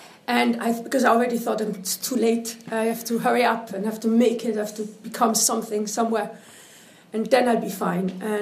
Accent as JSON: {"language": "English", "country": "Switzerland", "second_language": "English", "said": "As you can hear, I'm not from England. I'm from Switzerland. My mother is Algerian. I grew up there."}